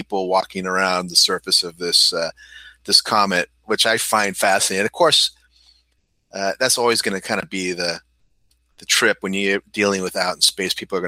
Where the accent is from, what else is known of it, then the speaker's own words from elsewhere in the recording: United States; And of course, being an American living here in California, I have ample time to get down there.